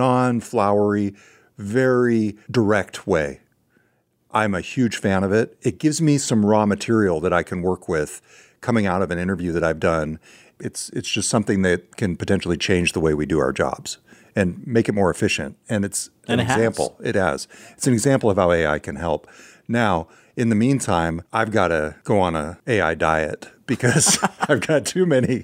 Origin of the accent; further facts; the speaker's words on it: California, United States; accent: California; My California accent.